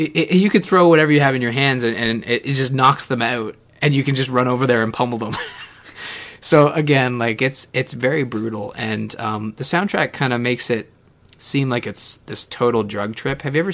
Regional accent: Canada; Trust me, I am not a psychopath. I'm Canadian. We wouldn't hurt a fly.

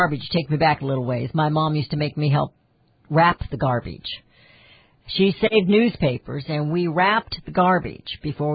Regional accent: Kansas City, Missouri, United States; Yeah, well, I grew up in Kansas City area, and we didn't sort it out like that.

